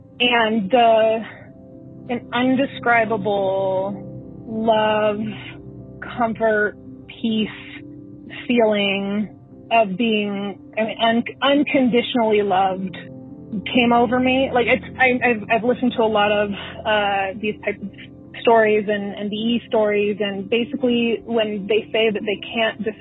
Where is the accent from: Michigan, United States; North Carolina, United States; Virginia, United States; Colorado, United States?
Colorado, United States; Denver; I am from Denver, Colorado.